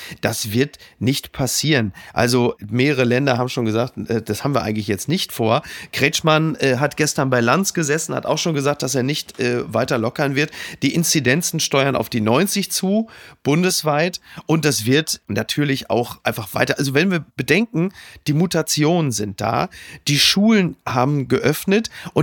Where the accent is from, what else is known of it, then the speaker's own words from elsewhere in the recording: Germany; uns Deutschen geht es ja ge